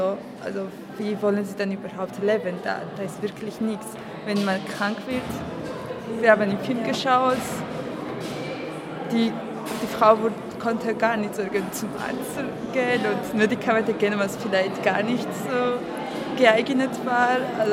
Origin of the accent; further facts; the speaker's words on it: Georgia; German is a second language; moved away as an adult; now in Passau, Germany; also ich komme aus Georgien und studiere momentan hier in Passau, mache so Geografie und Tourismus.